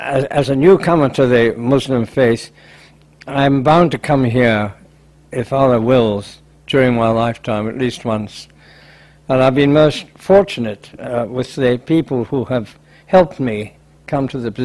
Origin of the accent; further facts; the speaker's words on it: Scotland, United Kingdom; Well, I was born in Scotland a long time ago.